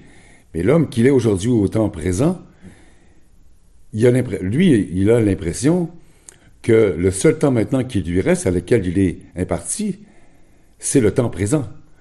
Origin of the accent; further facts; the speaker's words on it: Quebec, Canada; now in France; malgré que je suis québécois, habitué à des degrés... inférieur à moins 10, moins 20, moins 30 en plein hiver